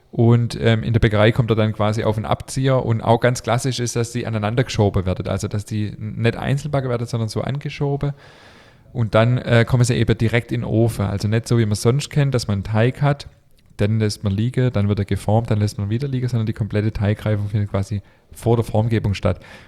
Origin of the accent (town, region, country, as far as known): Baden-Württemberg, Germany